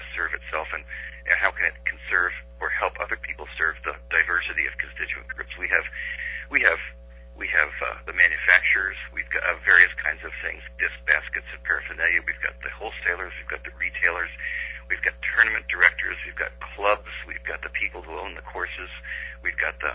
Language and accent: English; East Liverpool, Ohio, United States; also born or lived in Chester; now in Ann Arbor, United States; I am from Ann Arbor, Michigan, although I was born in Chester, West Virginia, and raised in East Liverpool, Ohio.